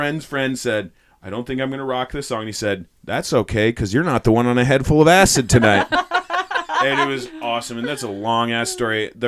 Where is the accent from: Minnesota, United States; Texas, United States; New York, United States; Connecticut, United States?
Minnesota, United States; Duluth; One, we almost got kicked out of Bergie's bar in West Duluth, which is my hometown bar.